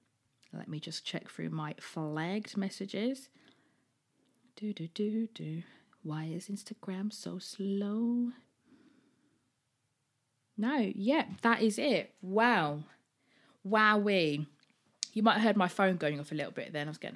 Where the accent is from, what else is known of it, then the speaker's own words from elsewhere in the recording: East Coast, United States; who was originally from California where it never snowed, and I grew up on the East Coast